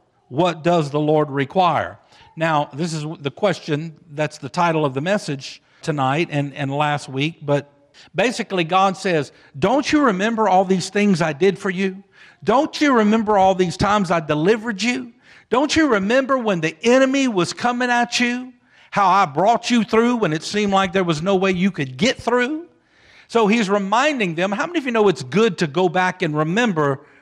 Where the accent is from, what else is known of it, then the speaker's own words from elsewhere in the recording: Louisiana, United States; Now, you know, we're from Louisiana.